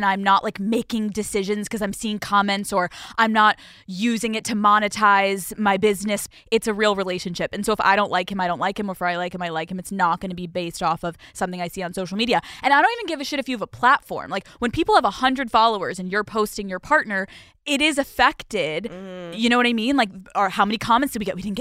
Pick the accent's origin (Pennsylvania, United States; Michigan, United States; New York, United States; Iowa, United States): Pennsylvania, United States; I grew up in Pennsylvania.